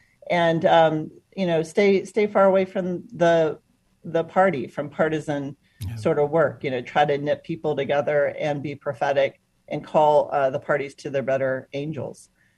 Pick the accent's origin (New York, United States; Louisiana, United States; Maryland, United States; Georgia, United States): Georgia, United States; Atlanta; I grew up in Atlanta, Georgia, coming of age in the 80s, and I was wrestling with, you know, my faith.